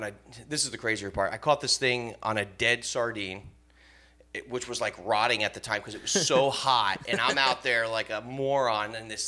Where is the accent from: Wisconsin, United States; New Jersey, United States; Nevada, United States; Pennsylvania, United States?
New Jersey, United States; now in South Florida, United States; I moved to South Florida from New Jersey, and I had no money.